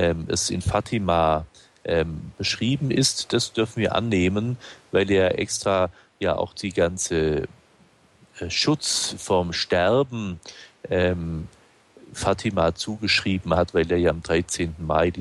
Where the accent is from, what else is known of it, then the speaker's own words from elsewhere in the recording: Allmendingen, Baden-Württemberg, Germany; Sie wissen ja, dass ich aus Almendingen gebürtig bin.